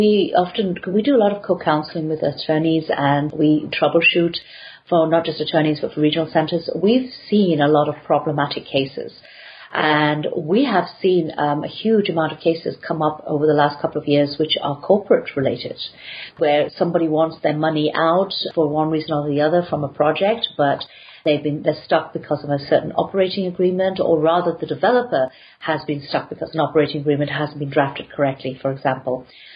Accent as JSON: {"language": "English", "region": "England", "country": "United Kingdom", "lives_now": "New York, United States", "said": "Even though I'm English, it's probably the New Yorker now. I've adopted New York so much."}